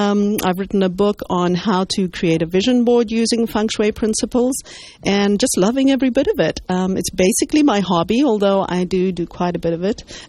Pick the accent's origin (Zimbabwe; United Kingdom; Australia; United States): Zimbabwe; now in Canada; So my background is I'm originally from Rhodesia, Zimbabwe as it is now. Came to Canada many years ago, so I consider myself more of a Canadian than an African now, although they tell me I haven't lost the accent.